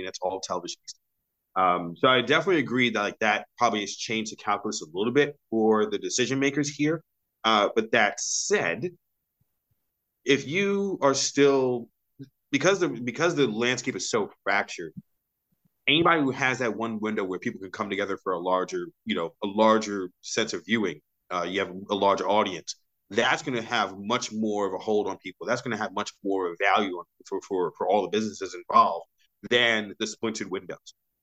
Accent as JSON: {"language": "English", "town": "New York City", "region": "New York", "country": "United States", "tie": "born or raised there", "said": "born and raised in New York City, I'm a Knicks masochist."}